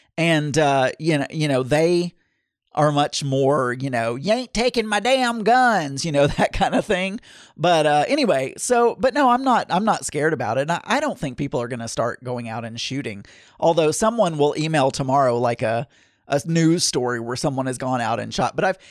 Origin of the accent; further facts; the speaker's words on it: the South, United States; I was raised in the South where guns are a big deal